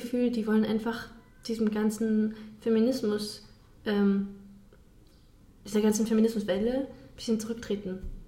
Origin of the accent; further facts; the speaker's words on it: Austria; Aber für mich als Österreicherin, es gab ein paar Bemerkungen wegen Nazis.